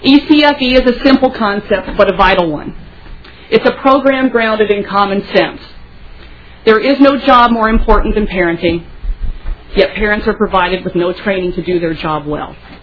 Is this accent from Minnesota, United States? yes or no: yes; West St. Paul, Minnesota, United States; I am from West St. Paul. I'm in the district, school district 197.